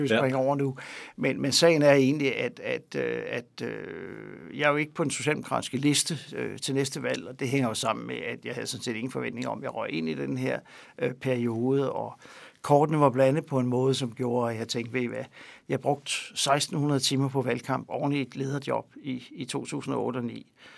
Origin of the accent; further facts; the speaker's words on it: Copenhagen, Capital Region of Denmark, Denmark; born there; jeg er født i en koloni her i København, for at sige det på godt dansk